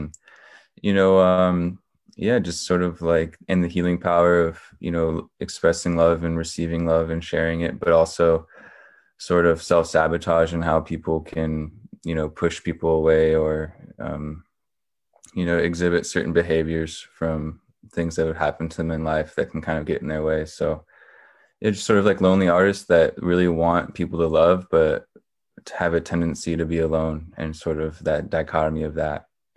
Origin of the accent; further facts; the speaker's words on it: Oregon, United States; now in Berkeley, United States; I'm in Berkeley, California right now. And then I'm from Oregon, the state of Oregon. So it was cool to be able to kind of cruise through my home state